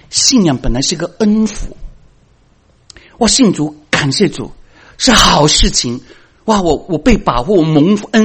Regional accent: China; 我们中国人岂不是说吗，啊，如果没有报，时辰是没有到。

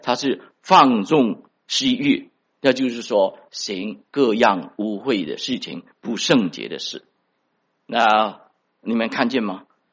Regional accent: China; now in United States; 我自己也是国内来的，人家跟我传福音的话，我第一个就是说我是无神论者啊，我在国内长大的话，我从来没有听过耶稣啊

